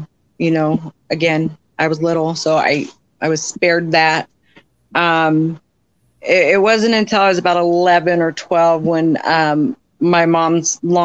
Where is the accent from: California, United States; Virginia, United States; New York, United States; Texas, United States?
California, United States; Yuba City; also born or lived in Santa Ana; So I was born in Santa Ana, California. I was raised in Yuba City, California. I am the baby of 5 children.